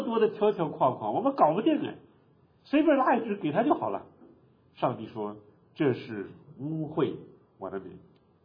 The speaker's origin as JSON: {"language": "Chinese", "country": "China", "said": "这个在我们中国人历史上也是这样，对吧？"}